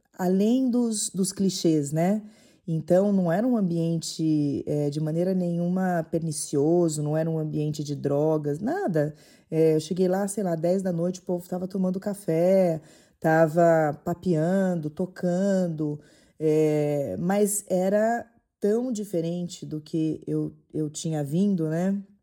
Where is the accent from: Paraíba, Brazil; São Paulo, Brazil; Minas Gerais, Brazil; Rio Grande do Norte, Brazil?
São Paulo, Brazil; Bauru; moved away as an adult; now in São Paulo, Brazil; eu saí da minha cidade natal, do interior de São Paulo, Bauru, e fui para São Paulo.